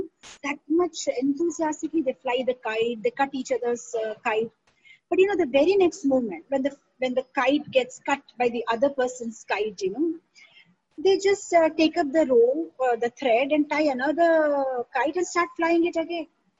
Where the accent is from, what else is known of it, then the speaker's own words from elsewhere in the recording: Gujarat, India; see, we are from Gujarat. And, you know, in Gujarat, they have this very beautiful festival of kite flying.